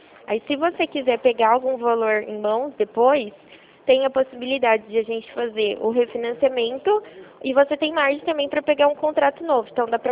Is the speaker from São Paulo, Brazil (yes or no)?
yes; Rio Claro, São Paulo, Brazil; De Rio Claro.